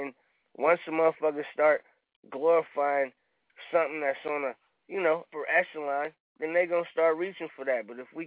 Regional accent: Los Angeles, California, United States; Just because I come from South Central, nigga, and bang the turf, nigga.

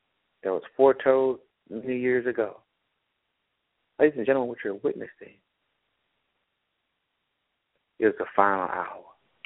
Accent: Dallas, Texas, United States; I'm from Dallas, Texas.

